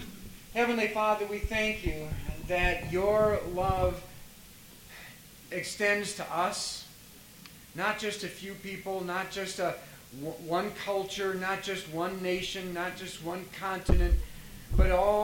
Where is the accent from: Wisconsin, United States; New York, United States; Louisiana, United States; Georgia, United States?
Wisconsin, United States; Wausau; A little bit about myself. I grew up in Wausau, Wisconsin.